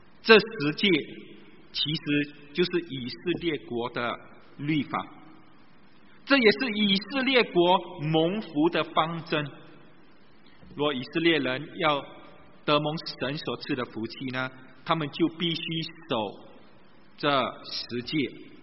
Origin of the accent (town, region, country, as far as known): Singapore